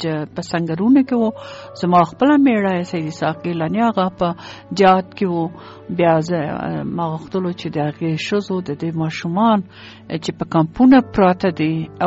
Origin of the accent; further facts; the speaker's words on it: Kabul, Afghanistan; moved away as an adult; also born or lived in Peshawar; زه په کابل کې پیدا شوم، په کابل کې لوی شوم او په کابل کې ما سبق ویلی ده.